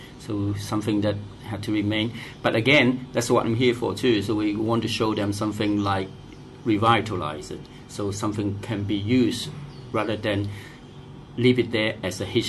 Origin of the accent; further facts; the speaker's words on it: Hong Kong; English is a second language; also born or lived in Vietnam; Actually, I'm come from Hong Kong, was originally born in Vietnam. So just like one of the overseas Chinese